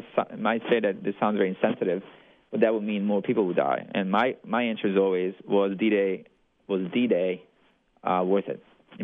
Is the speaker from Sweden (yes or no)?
no; Bosnia & Herzegovina; And the last battles of World War II were actually fought near my hometown, a few months even after Germany capitulated.